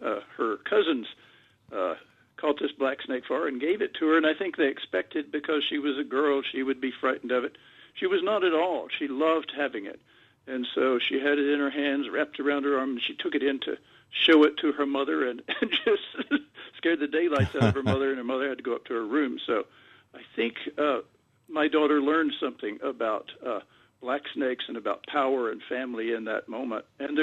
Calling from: Vermont, United States; So it's a great place, at least as I see it from here in Vermont.

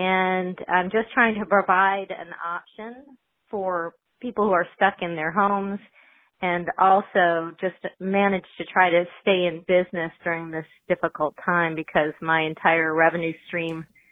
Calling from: North Carolina, United States; I'm calling from Wake County

